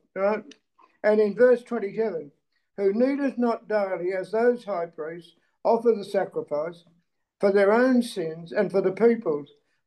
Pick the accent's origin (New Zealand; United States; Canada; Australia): Australia; Western Australia; from Western Australia. I'm still here.